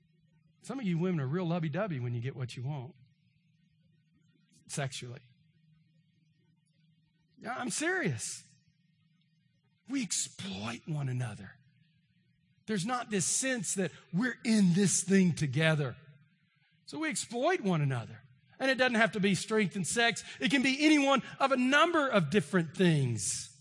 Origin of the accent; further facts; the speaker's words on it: Texas, United States; I'm from East Texas. And we got a lot of warts in East Texas